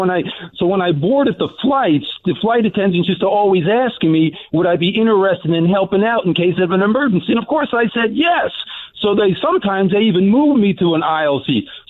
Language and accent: English; New Jersey, United States; I'm from Jersey.